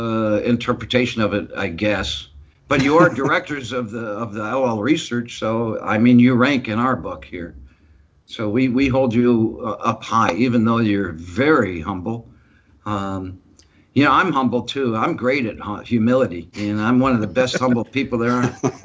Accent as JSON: {"language": "English", "region": "England", "country": "United Kingdom", "said": "sometimes as an English guy, you know, I kind of get a kick out"}